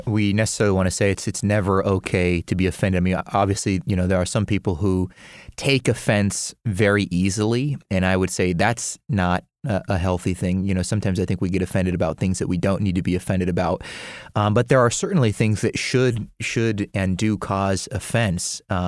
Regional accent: San Diego, California, United States; So anyways, yeah, growing up in San Diego and being Hispanic, you know, you can't, Don't mess with my Mexican food.

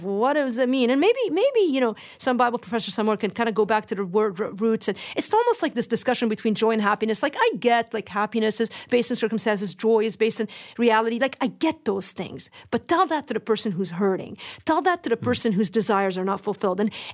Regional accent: Lebanon; I just remember growing up in Lebanon

